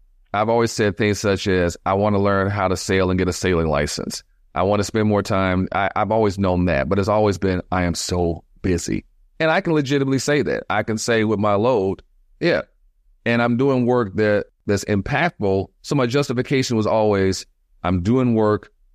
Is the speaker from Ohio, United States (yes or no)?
no; Detroit, Michigan, United States; I grew up in the Midwest, and the Midwest winter is nothing to play with. And being by the water, you know, growing up in Detroit, you know, and also have family in Chicago